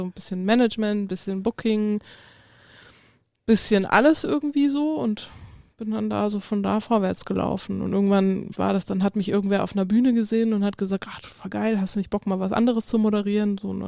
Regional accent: Darmstadt, Hesse, Germany; Ich komme ja ursprünglich aus Darmstadt bei Frankfurt

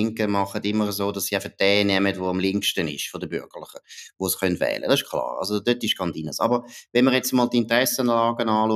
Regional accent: Graubünden, Switzerland; Also, meine, als Bündner kannst du nicht

